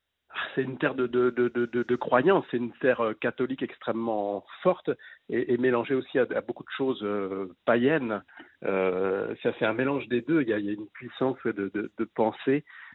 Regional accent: Paris, Île-de-France, France; Je sais que moi, je suis un Parisien en fait, hein, je viens en vacances en Bretagne

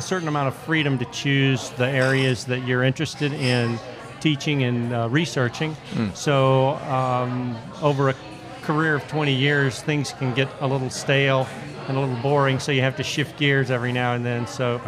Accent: Alexandria, Louisiana, United States; also born or lived in Baton Rouge; I grew up in Alexandria, went to Catholic school from kindergarten through high school, and when I got to college at LSU in Baton Rouge, it was a completely different world.

